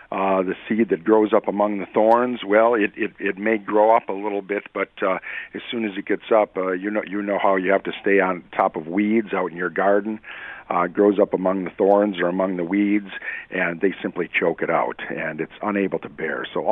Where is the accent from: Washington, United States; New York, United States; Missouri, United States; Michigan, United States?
Michigan, United States; now in Iowa, United States; I grew up in Michigan, and I'll tell you, the soil around here is much better than the stuff that that we had in southeastern Michigan.